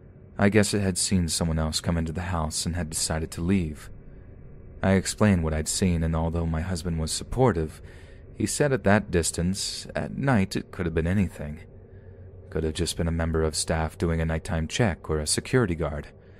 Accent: United Kingdom; but being British, we thought that maybe this was just a cultural difference.

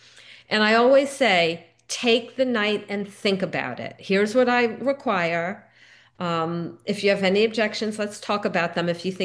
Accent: Miami, Florida, United States; I grew up in Miami, suntan city.

